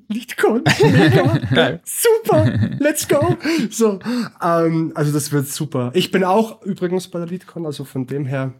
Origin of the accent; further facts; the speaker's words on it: Austria; now in Munich, Germany; als Österreicher, der in München lebt